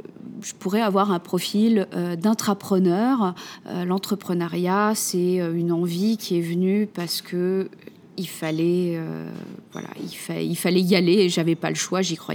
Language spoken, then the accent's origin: French; Paris, Île-de-France, France; je suis une Parisienne, maman d'un enfant